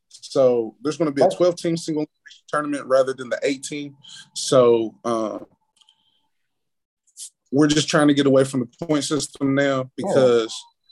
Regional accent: Maysville, Kentucky, United States; because being from Maysville, I know the aesthetic that my hometown brings

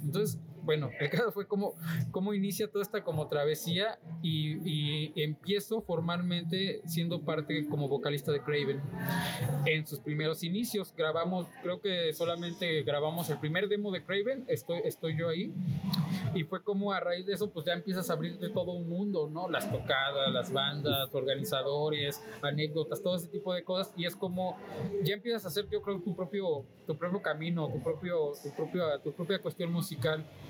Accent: Xalapa, Veracruz, Mexico; pues realmente yo soy un jalapeño … soy oriundo de Jalapa, Veracruz

